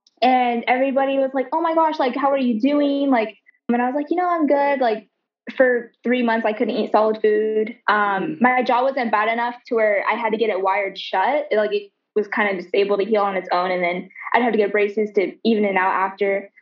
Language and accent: English; the South, United States; I grew up in a Christian household, but I grew up mostly in like the South. And so down there is kind of like the Bible Belt.